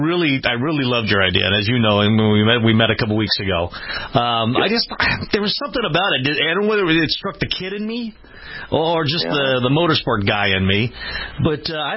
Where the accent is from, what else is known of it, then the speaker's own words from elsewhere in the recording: Minneapolis, Minnesota, United States; Back home, my hometown, just to go there and listen to some great inventors.